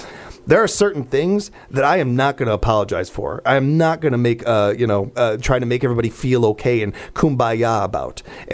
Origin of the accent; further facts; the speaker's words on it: United States; But I am also an American.